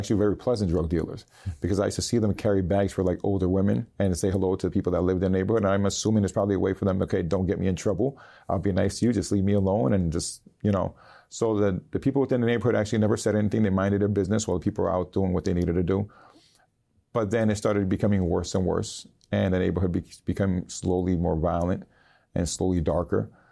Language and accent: English; United States; born there; they eventually got married, they migrated here, and I was born in the United States.